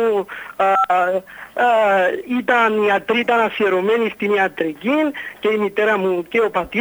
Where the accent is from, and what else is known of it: Limassol, Limassol District, Cyprus